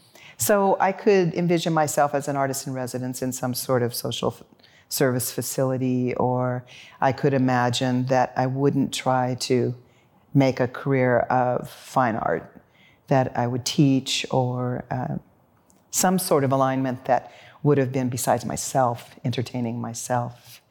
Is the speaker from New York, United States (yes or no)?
no; Santa Barbara, California, United States; moved away as an adult; now in Seattle, United States; And I came here from Los Angeles, from the Los Angeles area, Santa Barbara, and never thought I'd stay, but here I am.